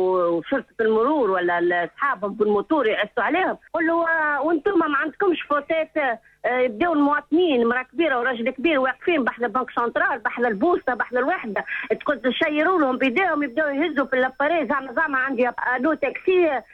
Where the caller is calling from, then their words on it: Sousse, Sousse Governorate, Tunisia; ألو يا زهير،